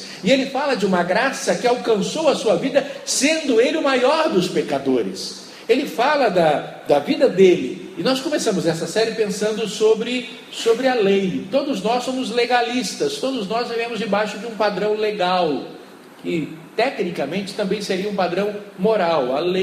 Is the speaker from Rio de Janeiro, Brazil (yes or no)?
yes; Rio de Janeiro, Brazil; Eu sou do estado do Rio de Janeiro, e eu não conhecia a maior cachoeira do estado do Rio de Janeiro